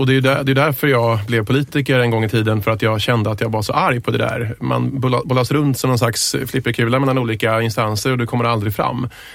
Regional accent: Varberg, Halland County, Sweden; also born or lived in Gothenburg; jag är faktiskt född i Göteborg och uppväxt i Varberg i Halland. Just så att västkusten ligger mig varmt om hjärtat.

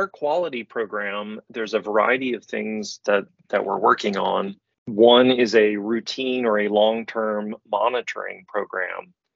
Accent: Jacksonville, Florida, United States; But I grew up in Jacksonville, Florida, went to do my undergrad at Georgia Tech

